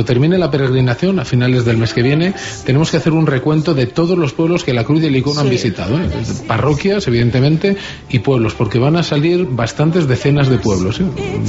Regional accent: Santa María de Huerta, Castile and León, Spain; Hoy está en mi pueblo, Santa

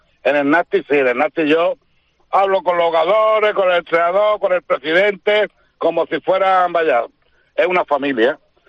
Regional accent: Málaga, Andalusia, Spain; moved away as an adult; now in Tarragona, Spain; yo soy nacido, criado y todo en Málaga hasta los 40 años que me fui a Cataluña, concretamente a Tarragona

